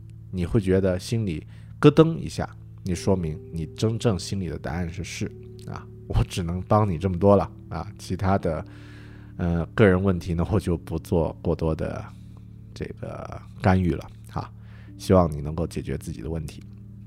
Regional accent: Kunming, Yunnan, China; 我们都是昆明人吧？如果都是云南人的话呢

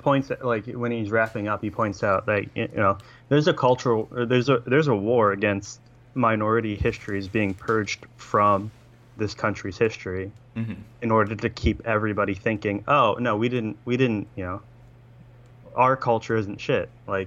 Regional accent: United States; Like, it's crazy what, you know, what I as an American, I should know, but I don't.

